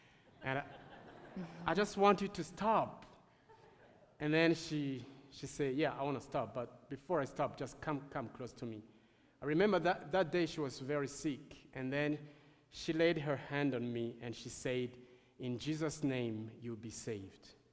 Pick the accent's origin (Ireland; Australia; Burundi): Burundi; moved away as an adult; I'm from Burundi. I was born there and I grew up there. I only lived out of Burundi when I came here for doing my studies.